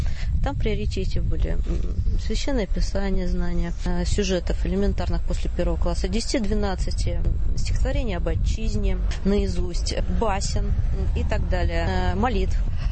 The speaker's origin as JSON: {"language": "Russian", "region": "Moscow", "country": "Russia", "said": "Я из Москвы."}